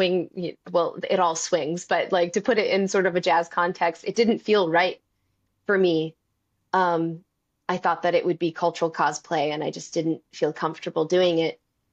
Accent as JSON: {"language": "English", "town": "Kamiah", "region": "Idaho", "country": "United States", "tie": "born or raised there", "also_born_or_lived": "Seattle, Washington / Chevy Chase, Maryland", "said": "And then my family moved back to my tribe's reservation, and I lived in Kamiai, Idaho, for abou"}